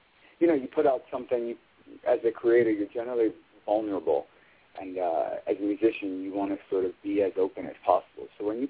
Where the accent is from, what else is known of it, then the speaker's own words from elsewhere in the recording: Brooklyn, New York, United States; You know, growing up in Brooklyn, there weren't very many artists that I saw.